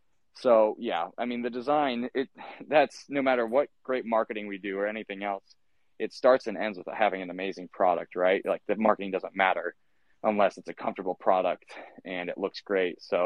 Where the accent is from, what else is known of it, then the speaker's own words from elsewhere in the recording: Indiana, United States; growing up in Indiana, you love college, you love all sports.